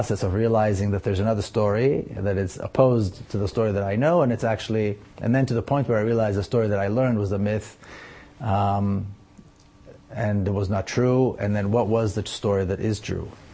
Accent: Jerusalem, Jerusalem District, Israel; I was born and raised in Jerusalem, which is a mixed city. It's a very segregated city

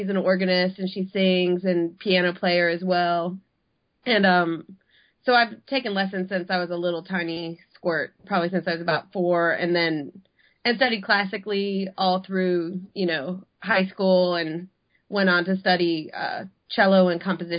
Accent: Cleveland, Ohio, United States; also born or lived in New Jersey; I was born in New Jersey and grew up in Cleveland, Ohio. I guess you could say that's where I'm from.

